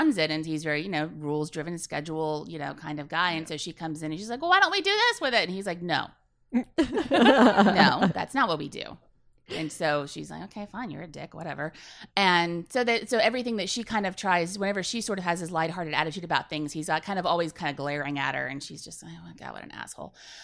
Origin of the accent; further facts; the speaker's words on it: Virginia, United States; I grew up in Virginia, but I went to school in Rhode Island for a while.